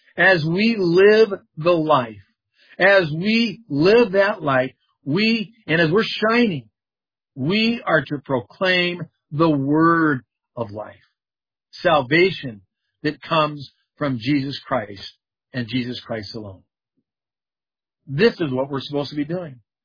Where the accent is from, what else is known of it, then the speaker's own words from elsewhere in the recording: California, United States; I didn't know this growing up in Southern California.